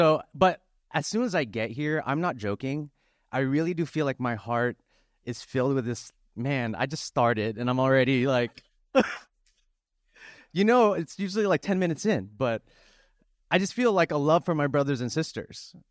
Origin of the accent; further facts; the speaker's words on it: New Jersey, United States; I grew up partly in South New Jersey, which is about where I live, is about 20 minutes away from Philadelphia.